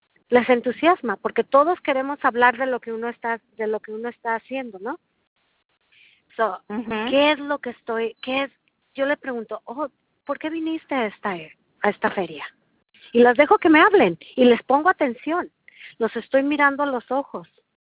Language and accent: Spanish; Mexico; Era venezolana, le digo, yo soy mexicana.